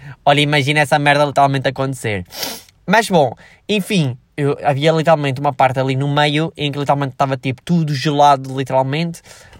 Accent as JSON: {"language": "Portuguese", "country": "Switzerland", "tie": "born or raised there", "said": "Eu inclusive venho da Suíça, né? Tipo, nasci na Suíça, então tipo a neve é completamente normal para mim"}